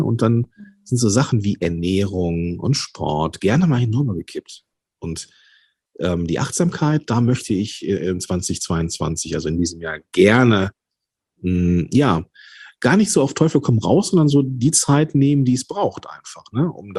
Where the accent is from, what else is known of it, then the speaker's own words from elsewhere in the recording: Rhineland, Germany; wir kommen ja jetzt beide aus dem Rheinland oder leben da zumindest.